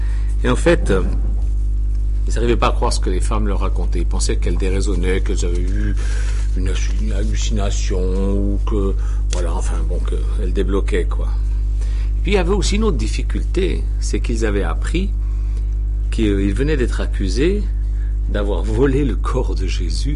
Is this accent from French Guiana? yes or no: no; Switzerland; comme on dit chez nous en Suisse.